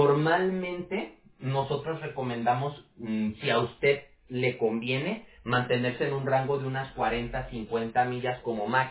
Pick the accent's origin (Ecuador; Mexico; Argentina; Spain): Mexico; Mexico City; now in California, United States; Yo también soy de México. De hecho, yo nací en la Ciudad de México, pero ya tiene como 20 años que me moví aquí a California.